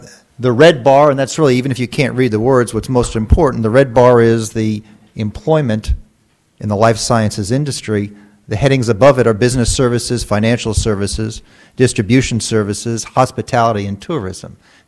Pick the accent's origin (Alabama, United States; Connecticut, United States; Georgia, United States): Connecticut, United States; now in New Jersey, United States; I came from Connecticut, landed in North Jersey 36 years ago, haven't found a way to get out yet, and perhaps I never will.